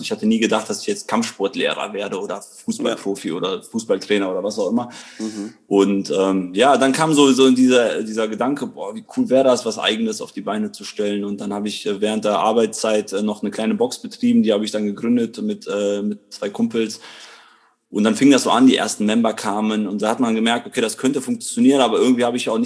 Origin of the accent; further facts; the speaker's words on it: Krefeld, North Rhine-Westphalia, Germany; ich bin 36 Jahre, bin aus Krefeld, bin hier geboren und habe drei Kinder